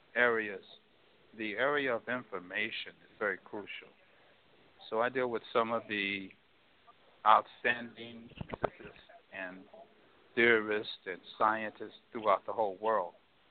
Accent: St. Louis, Missouri, United States; Well, I grew up in St. Louis, Missouri. Both my parents were born in Anniston, Alabama, and they grew up as friends.

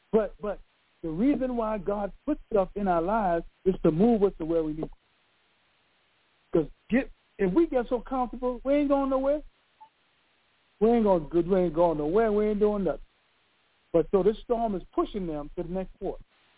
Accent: Bahamas; when I was growing up in the Bahamas

